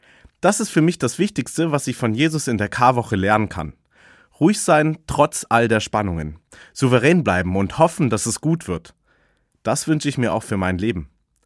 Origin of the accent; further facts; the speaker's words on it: Hamburg, Germany; ich komme gebürtig aus Hamburg, da wird einem das schon in die Wiege gelegt.